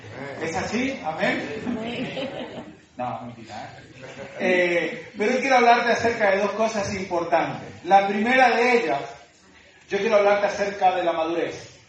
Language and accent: Spanish; Argentina; now in Badajoz, Spain; Como recién el pastor presentaba, soy argentino. Sí, también llevo ya 18 años en España. 12 de ellos son los que llevamos en Badajoz junto con mi esposa.